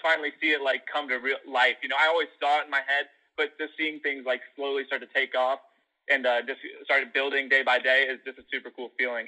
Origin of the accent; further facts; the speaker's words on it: South Bend, Indiana, United States; So I'm from South Bend, Indiana, and my grandpa has always played in local, like, 90s country cover bands, you know.